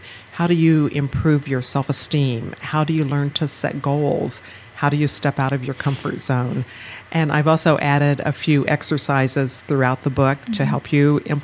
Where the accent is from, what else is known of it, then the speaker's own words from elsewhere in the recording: Midwest, United States; I grew up in the Midwest.